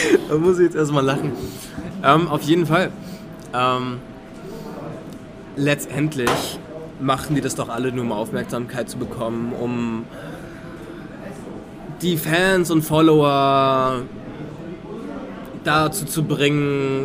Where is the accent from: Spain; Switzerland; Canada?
Spain; Ich würde sogar gerne Mittagsschlaf machen, als typischer Spanier, aber das geht leider nicht.